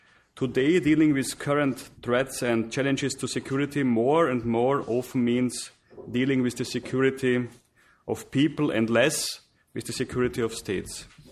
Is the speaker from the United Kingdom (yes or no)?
no; Austria; English is a second language; Austria, my home country